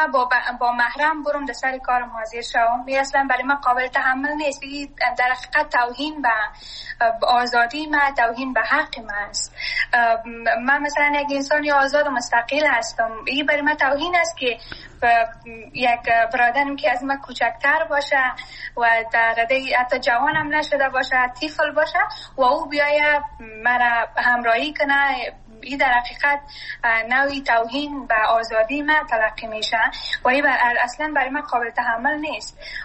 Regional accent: Afghanistan; من شخصا آرزوی را ندارم که وطنم ترک کنم. من سرمایه وطنم هستم، من اونجا درس خواندم.

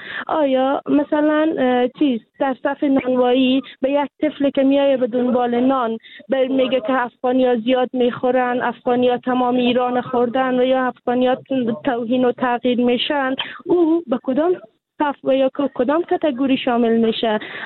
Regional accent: Afghanistan; now in Iran; ما به عنوان یک افغان

